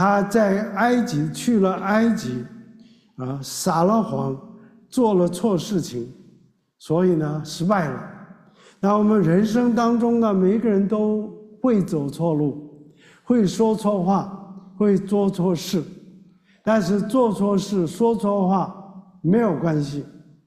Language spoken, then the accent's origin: Chinese; China; 但是我们中国人也说